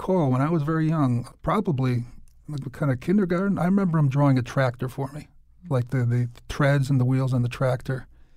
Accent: New Britain, Connecticut, United States; also born or lived in Hartford; Yeah, I was actually born in Hartford, but then immediately we moved to New Britain, and I'm from a family of 10, and I was the second born, and mom was Irish American, dad was Lithuanian American

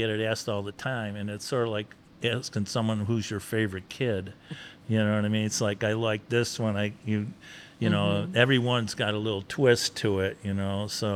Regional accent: Lockport, New York, United States; No, I'm from Lockport. Yeah. Grew up in Lockport, but I used to come here a lot.

